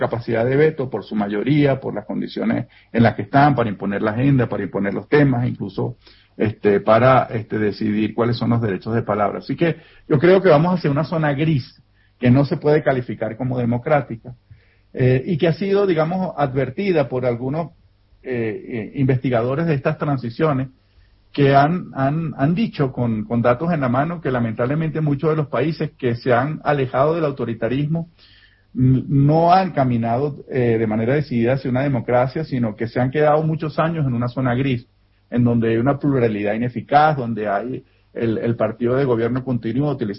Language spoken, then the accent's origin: Spanish; Venezuela; moved away; Mira, yo como venezolano, como defensor de derechos humanos y sociólogo